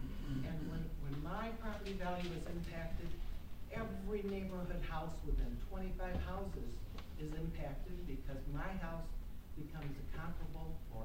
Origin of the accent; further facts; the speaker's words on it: Evanston, Illinois, United States; born there; I was born in Evanston.